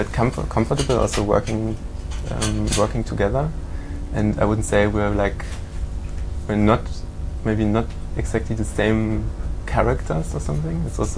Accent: Germany; English is a second language; also born or lived in Amsterdam; now in Berlin, Germany; And I'm German, but I come from the French border. It's like close to Luxembourg and I lived in Amsterdam in between, and now I'm here.

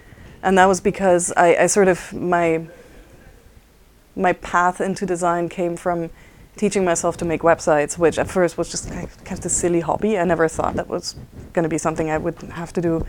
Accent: Basel, Switzerland; I grew up just outside of Basel. Mm-hmm. And Basel is like the third biggest city in Switzerland, but Swiss cities are pretty small.

